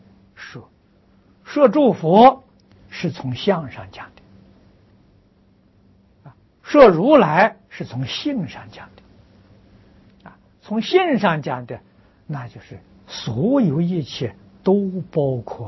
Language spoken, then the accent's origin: Chinese; China; 我们中国人讲长生不老啊